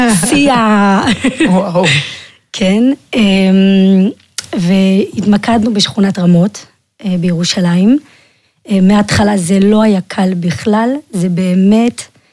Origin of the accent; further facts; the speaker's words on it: France; now in Israel; מצרפת. אצלנו זה מקובל, כאילו בחינוך שאנחנו קיבלנו